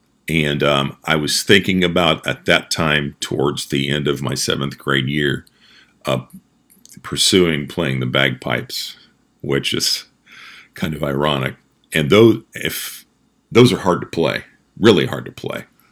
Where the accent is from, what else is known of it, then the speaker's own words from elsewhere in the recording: Anderson, Indiana, United States; And I grew up in Anderson, Indiana.